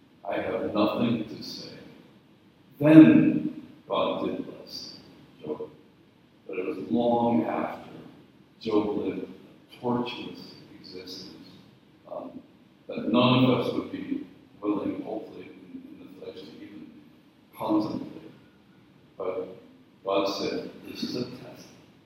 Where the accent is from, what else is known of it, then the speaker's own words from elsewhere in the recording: Northern Ireland, United Kingdom; I grew up in Northern Ireland in grammar school where every test was designed to make me fail.